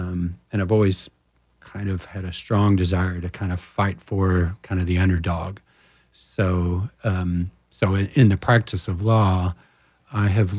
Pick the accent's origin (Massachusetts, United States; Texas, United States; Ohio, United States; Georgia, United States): Texas, United States; Houston; So I'm from Houston originally. After high school, I joined the Army.